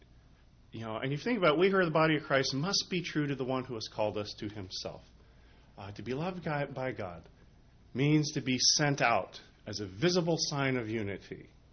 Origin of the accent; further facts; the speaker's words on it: Anchorage, Alaska, United States; As Paul said, yes, I am from Anchorage, Alaska, and in Alaska, you can see Russia from there.